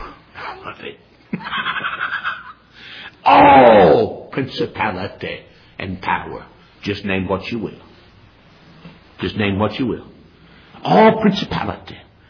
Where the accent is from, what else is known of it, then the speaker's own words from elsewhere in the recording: North Carolina, United States; now in Kentucky, United States; And you know, they think since I'm from North Carolina and now live in Kentucky, I'm dumber than a box of rocks.